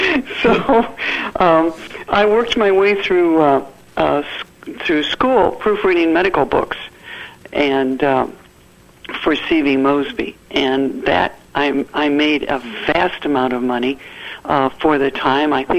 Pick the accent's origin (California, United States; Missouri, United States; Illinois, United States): Missouri, United States; Florissant; when I was growing up in Florissant, Missouri, this was a big deal.